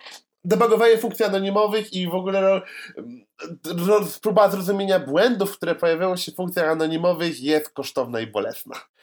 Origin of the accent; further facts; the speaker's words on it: Kraków, Lesser Poland, Poland; jestem z Krakowa, także temat jest mi bardzo bliski.